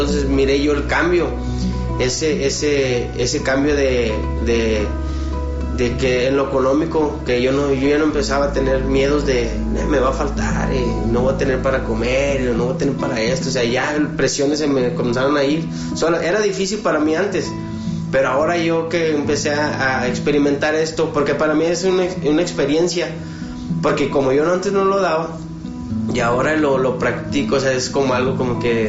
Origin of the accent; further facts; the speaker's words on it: Tamaulipas, Mexico; now in León, Mexico; Yo no soy de aquí, yo no soy de León, yo soy de Tamaulipas.